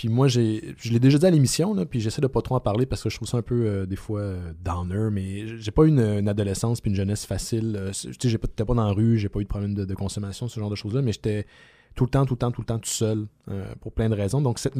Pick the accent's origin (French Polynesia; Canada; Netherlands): Canada; Brossard, Quebec; Je viens de Brossard, j'ai habité là très, très, très longtemps.